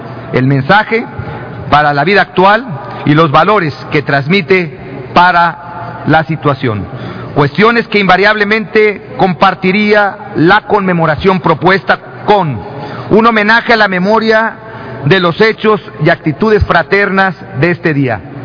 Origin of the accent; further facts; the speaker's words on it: Mexico; eso nos identifica como mexicanos solidarios y comprometidos con el país